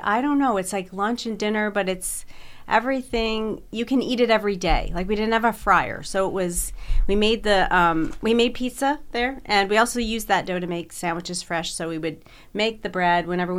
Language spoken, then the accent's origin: English; Tewksbury, New Jersey, United States; I grew up in like a rural part of New Jersey. It's called Tewksbury, and it's in Hunterdon County.